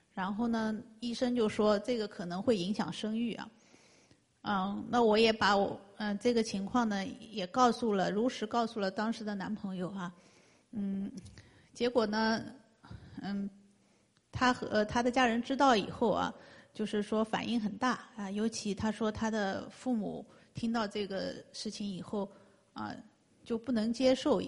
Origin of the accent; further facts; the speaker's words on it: Nanjing, Jiangsu, China; moved away as an adult; now in Vancouver, Canada; 。我在1997年呢，是从南京的东南大学本科毕业以后，就留在南京工作。